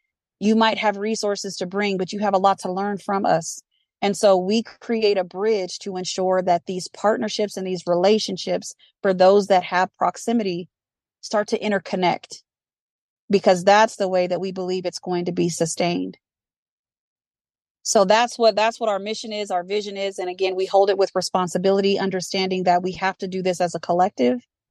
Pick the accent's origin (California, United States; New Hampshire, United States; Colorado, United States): Colorado, United States; Denver; So I'm born and raised in Denver, and my elders were a part of the Great Migration.